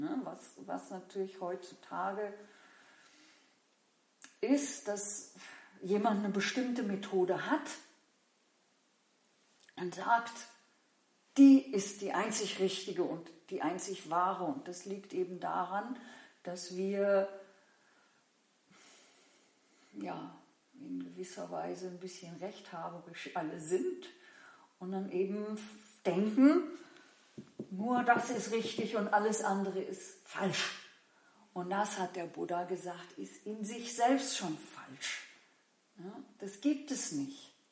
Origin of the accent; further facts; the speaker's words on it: Rhineland, Germany; Also, ich komme ja aus dem Rheinland, ne?